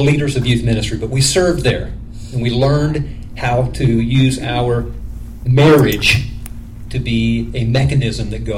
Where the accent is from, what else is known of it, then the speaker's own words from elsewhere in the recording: Illinois, United States; now in Nashville, United States; I'm originally from Illinois. Laura's a native of Nashville, one of the few.